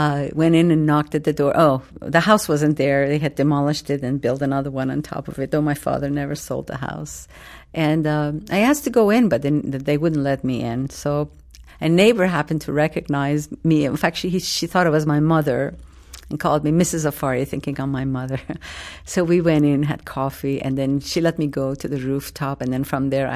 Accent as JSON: {"language": "English", "country": "Iran", "tie": "born or raised there", "moved": "as an adult", "lives_now": "United States", "said": "I grew up in Iran, left a few months before the revolution. I went to Tehran University. That's where I did my undergraduate in literature and linguistics. Came to America"}